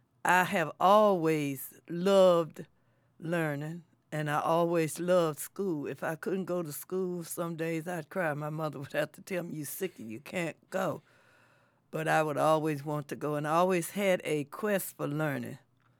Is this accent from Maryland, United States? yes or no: no; Charlottesville, Virginia, United States; I grew up in Charlottesville, which was located in the South, deep South. South, where everything was segregated, all the schools, the hospitals, the stores, all of those things were segregated, as well as the school system.